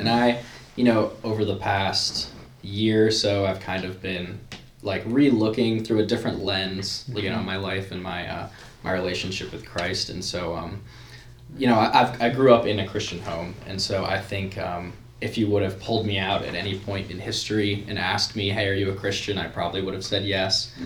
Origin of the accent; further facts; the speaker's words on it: Canton, United States; I'm from right here, this very spot. I'm from Canton my whole life. Went to Canton for high school. You know, I've always lived here.